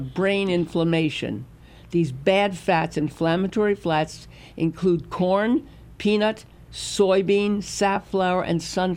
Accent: Brooklyn, New York, United States; not just because I was born in Brooklyn, raised in New York, and have Jewish background and all of that.

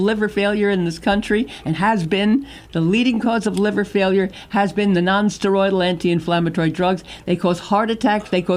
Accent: Brooklyn, New York, United States; I played baseball as a kid because I was from Brooklyn, Dodgers.

